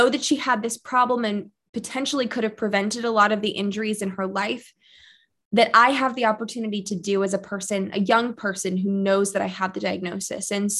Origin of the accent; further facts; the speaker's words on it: Pennsylvania, United States; And I grew up outside of Philadelphia.